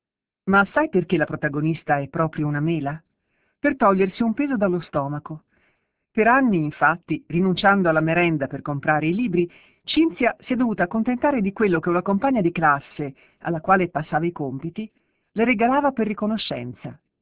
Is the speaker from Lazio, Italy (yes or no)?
no; Messina, Sicily, Italy; born there; now in Torregrotta, Italy; Sono nata a Messina e vivo attualmente a Torre Grotta, un paese della costa tirrenica.